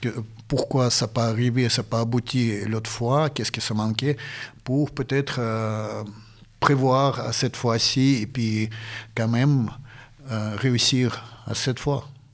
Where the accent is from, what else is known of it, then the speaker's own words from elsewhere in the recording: Chelyabinsk, Chelyabinsk Oblast, Russia; born there; French is a second language; moved away; C'est vrai, je suis né à l'Oural, à Tchelyabinsk.